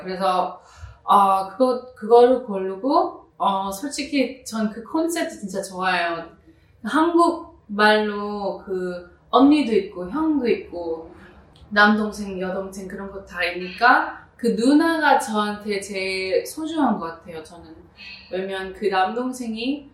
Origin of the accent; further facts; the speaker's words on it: United States; 미국에서 태어났지만, 그리고 미국 학교도 다니고 NYU도 다니고